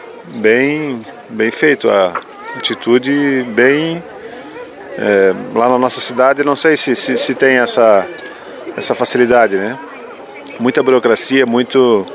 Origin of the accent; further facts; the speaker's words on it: Santa Catarina, Brazil; Nós estamos acompanhando nossa parente, a gente é de Santa Catarina